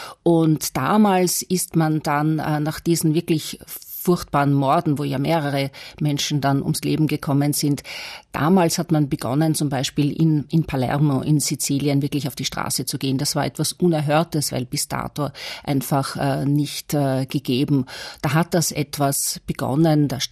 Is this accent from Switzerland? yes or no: no; Austria; als Österreicherin, die doch vielleicht in gewissen Bahnen gedacht hat.